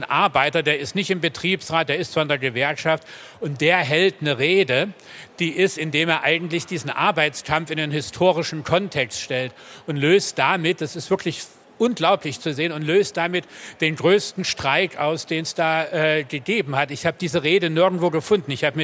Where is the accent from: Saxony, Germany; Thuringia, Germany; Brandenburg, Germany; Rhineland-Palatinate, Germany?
Saxony, Germany; Dresden; Also ich habe immer das Gefühl, was nachzuholen, nicht zu wissen, gerade als Dresdner.